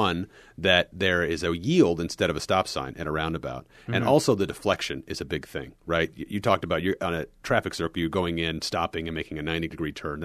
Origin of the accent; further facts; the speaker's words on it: Kansas City, United States; I grew up in the Kansas City area